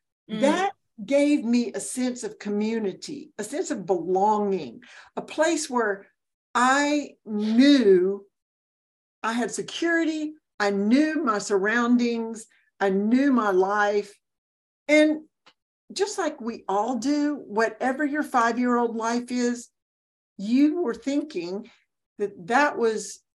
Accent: Mississippi, United States; also born or lived in Alabama / Georgia / Florida; now in North Carolina, United States; So I tell people that I'm from South America because I was born and raised in Mississippi. I've lived in Alabama, two places in Georgia, and two places in Florida.

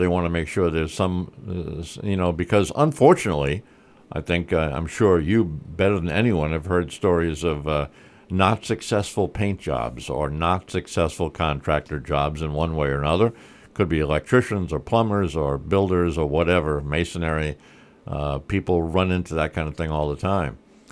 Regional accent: Rhode Island, United States; I'm a Rhode Island guy and never lived anywhere else.

